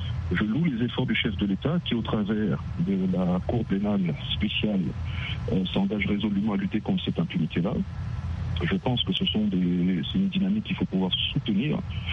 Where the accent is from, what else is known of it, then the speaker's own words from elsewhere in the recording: Central African Republic; Je suis centrafricain à part entière.